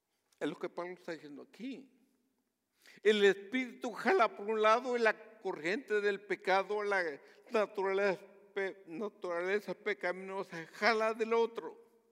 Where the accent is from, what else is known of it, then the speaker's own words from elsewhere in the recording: Guatemala; cuando era niño en el pueblo donde yo crecí, en Guatemala.